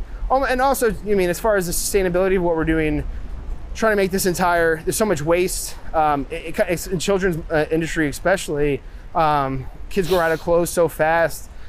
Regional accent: Oradell, New Jersey, United States; born there; I was born in New Jersey in like Bergen County, so not too...

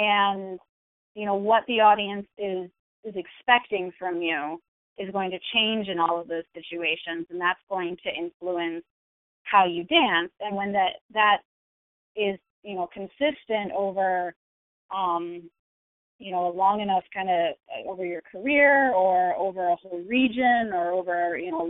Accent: New York, United States; accent: Central New York; I sound like I'm from Central New York because I am. But every once in a while, I will also say something that makes me sound Canadian because I spent a lot of time there.

